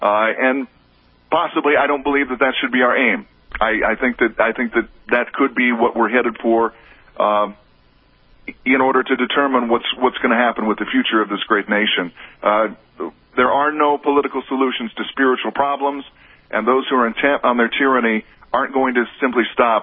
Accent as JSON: {"language": "English", "region": "Nebraska", "country": "United States", "tie": "born or raised there", "said": "watching it unfold in my home state of Nebraska"}